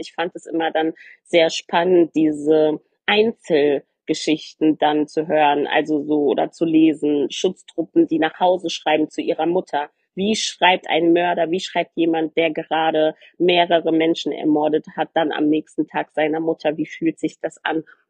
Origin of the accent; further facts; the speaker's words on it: Frankfurt, Hesse, Germany; Ich komme aus Frankfurt